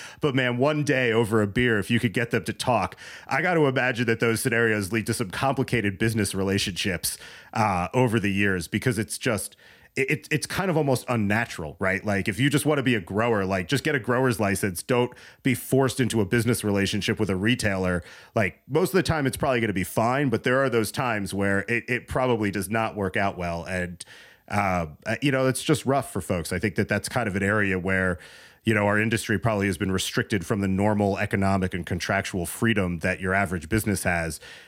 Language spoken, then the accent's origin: English; New Jersey, United States; or New Jersey, my home state, where they gave out like 5 licenses, right?